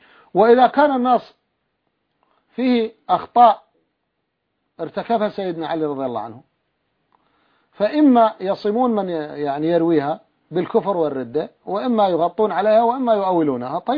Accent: Iraq; وهو جد قبيلة كبيرة عندنا في العراق

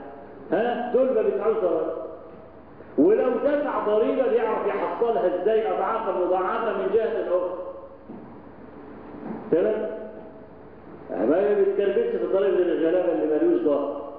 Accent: Egypt; احنا عادتنا كمصريين

